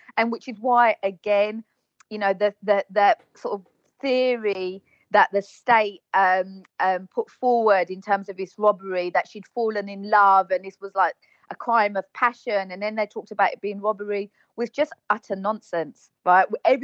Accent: United Kingdom; you can hear that I'm British.

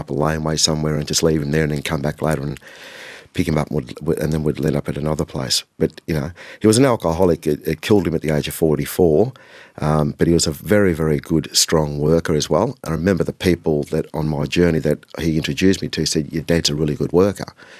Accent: Swan Hill, Victoria, Australia; also born or lived in Ballarat, Australia; I grew up in Swan Hill.

